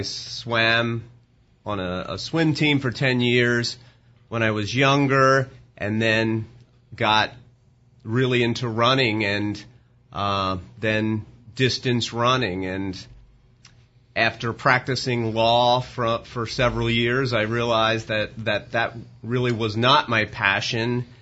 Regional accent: Philadelphia, Pennsylvania, United States; I grew up in the Philadelphia area, lifelong resident and Eagles fan.

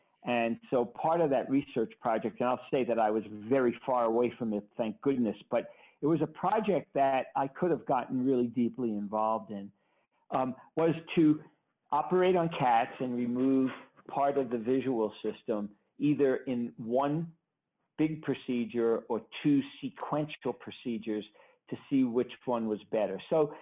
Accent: New York, United States; when I grew up in Brooklyn, which is where I grew up in Brooklyn, New York, when I was 2 and 3 years old

